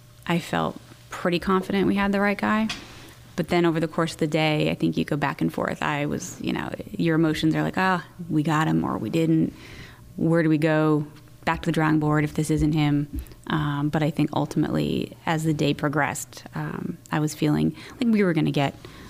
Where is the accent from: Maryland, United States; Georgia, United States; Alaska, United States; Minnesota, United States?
Maryland, United States; We're from Montgomery County, Maryland. At least I am.